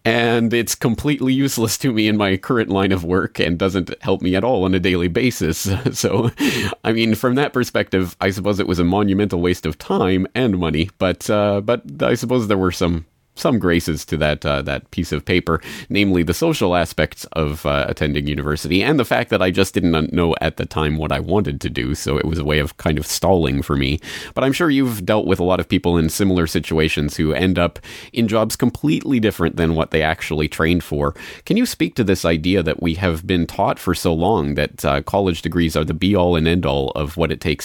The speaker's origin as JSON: {"language": "English", "country": "Canada", "said": "speaking as a Canadian, I can tell you that's very much implanted in the Canadian culture as well"}